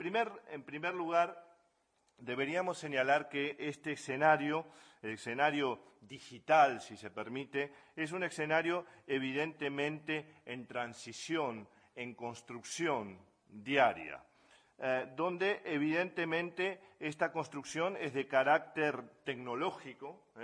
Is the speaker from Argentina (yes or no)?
yes; Buenos Aires, Argentina; moved away as an adult; now in Madrid, Spain; Ya habrán adivinado por mi acento. Pese a que estar 10 años trabajando en Madrid, vengo de la ciudad de Buenos Aires.